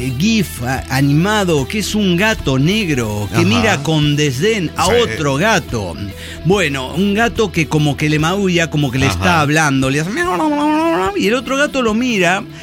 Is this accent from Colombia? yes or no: no; Cuauhtémoc, Chihuahua, Mexico; Bueno, por Chihuahua, por Cuauhtémoc, por mi tierra y donde conozco.